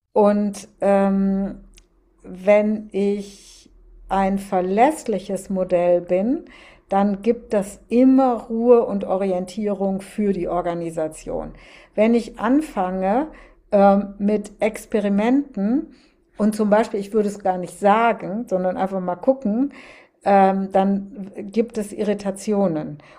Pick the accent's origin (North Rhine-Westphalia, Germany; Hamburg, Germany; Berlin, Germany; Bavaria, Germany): North Rhine-Westphalia, Germany; zumindest im katholischen Norden, da im Bistum Münster, wo ich herkomme.